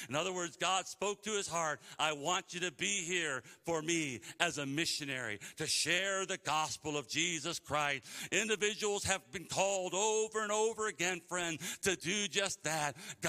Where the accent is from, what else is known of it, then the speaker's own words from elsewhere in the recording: Cleveland, Ohio, United States; now in Missouri, United States; I told you I was from Cleveland, Ohio, and I ended up down in Missouri.